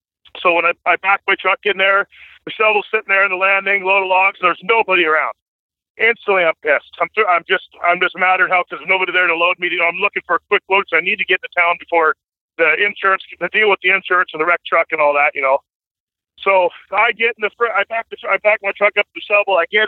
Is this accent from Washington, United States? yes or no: yes; Washington, United States; born there